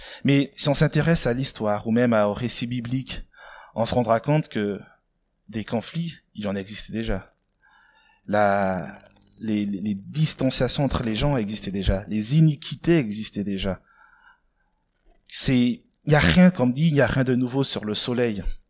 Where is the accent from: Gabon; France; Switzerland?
Gabon; Moi, je suis originaire du Gabon